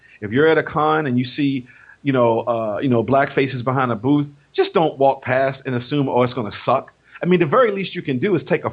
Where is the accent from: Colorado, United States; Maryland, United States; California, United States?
Maryland, United States; Baltimore; Yeah, Jason Wise, his brother, he's doing over in Baltimore, my hometown.